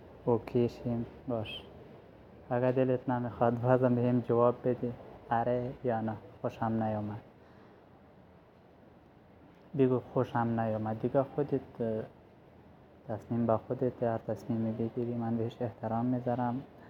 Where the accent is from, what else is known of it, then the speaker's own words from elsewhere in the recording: Afghanistan; now in Iran; 18 سالمه، از افغانستان هستم. فعلاًم یه جایی کار میکنم تو ایران.